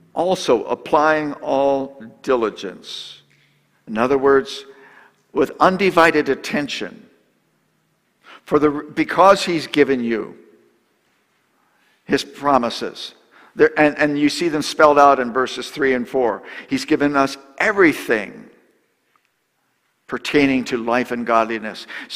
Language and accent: English; Florida, United States; You know, I grew up in Florida for part of my childhood.